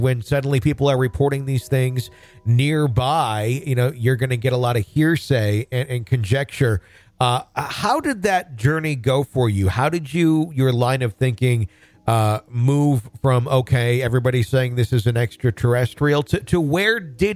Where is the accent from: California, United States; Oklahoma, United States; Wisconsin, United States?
Wisconsin, United States; also born or lived in Michigan; I grew up in Wisconsin. I lived in Michigan, too, for a period of time.